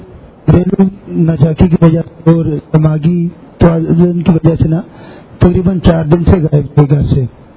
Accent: Lahore, Punjab, Pakistan; میرا تعلق شاد باغ لاہور سے ہے.

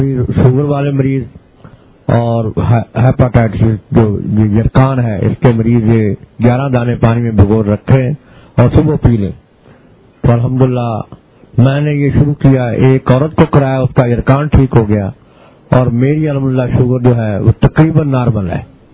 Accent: Jaranwala, Punjab, Pakistan; میں جڑا والا سے تعلق رکھتا ہوں.

